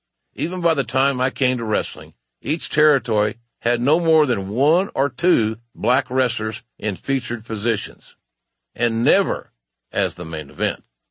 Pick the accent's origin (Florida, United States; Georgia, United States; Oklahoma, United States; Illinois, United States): Oklahoma, United States; When I was a child in Oklahoma, it was illegal for African-Americans to live anywhere they wanted in the county.